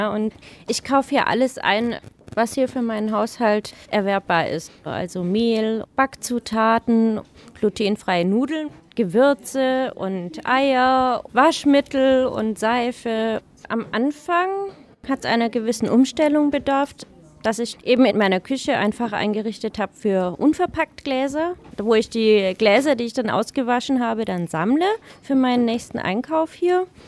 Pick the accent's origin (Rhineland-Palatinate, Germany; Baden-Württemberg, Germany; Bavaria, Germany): Rhineland-Palatinate, Germany; Mainz; Ich komme aus Mainz und bin 39